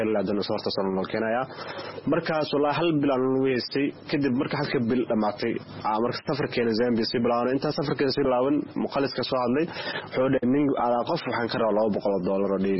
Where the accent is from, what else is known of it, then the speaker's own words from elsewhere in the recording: Mogadishu, Banaadir, Somalia; now in Dadaab, Kenya; waxaan ka imaaday ee Soomaaliya khaasatan Hamar